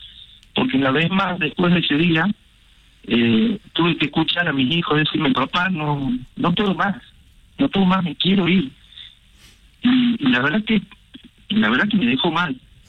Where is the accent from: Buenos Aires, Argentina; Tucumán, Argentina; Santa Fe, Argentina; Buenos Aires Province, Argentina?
Tucumán, Argentina; Sí, soy de Tucumán.